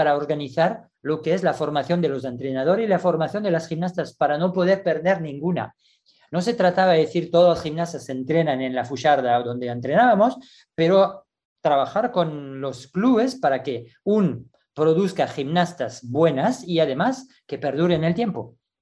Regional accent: France; Spanish is a second language; Yo como entrenador francés, yo tenía toda la posibilidad del mundo

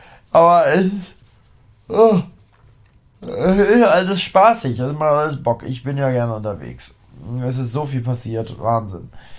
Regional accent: Germany; Also ich bin ja aus dem Harz.

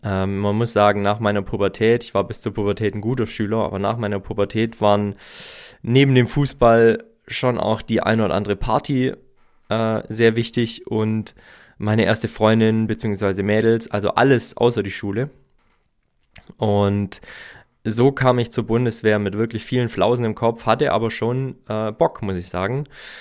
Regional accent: Herrenberg, Baden-Württemberg, Germany; Ich durfte ein Gymnasium besuchen hier in der Nähe von Stuttgart. Herrenberg ist mein Heimatort und ging da aufs Gymnasium.

